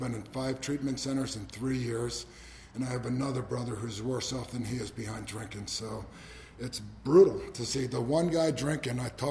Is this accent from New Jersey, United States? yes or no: yes; New Jersey, United States; I grew up in Northeast New Jersey, Bergen County. I'm the youngest of six kids. I got four older brothers, one older sister.